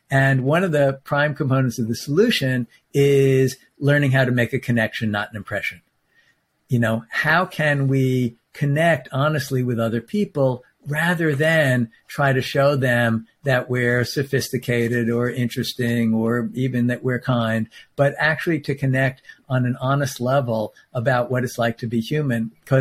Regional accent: New York, United States; as maybe because I'm a New Yorker, I don't know, it doesn't have to be harmonious all the time.

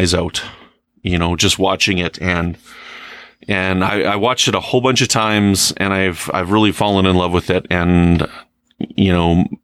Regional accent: La Ronge, Saskatchewan, Canada; I grew up in LaRange in northern Saskatchewan

